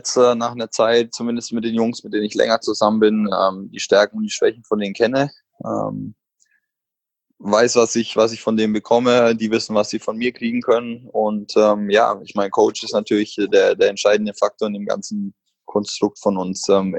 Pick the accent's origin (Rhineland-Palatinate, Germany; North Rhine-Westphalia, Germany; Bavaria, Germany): Bavaria, Germany; Bamberg; wie ich vorhin erzählt habe, ich komme aus Bamberg